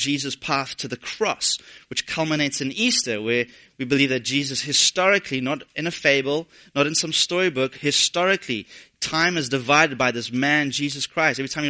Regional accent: Cape Town, Western Cape, South Africa; now in Toronto, Canada; We, as a family, new to Canada, new to Toronto. It's almost 3 years since we moved from Cape Town, South Africa.

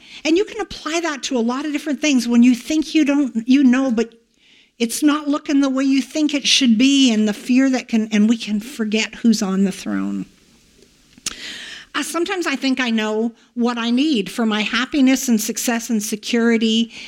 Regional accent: Canada; I'm a Canadian, and Americans have enough

